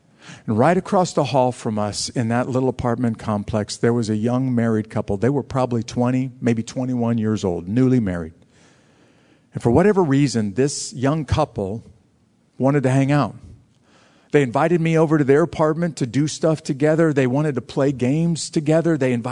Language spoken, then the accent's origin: English; Fort Benning, Georgia, United States; it happens in my hometown in Fort Benning, Georgia.